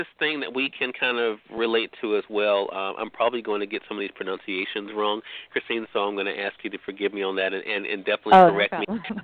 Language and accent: English; Mississippi, United States; Those joining us on the radio dial in my home state of Mississippi at WYAD 94.1 FM, we're glad you all could tune in today.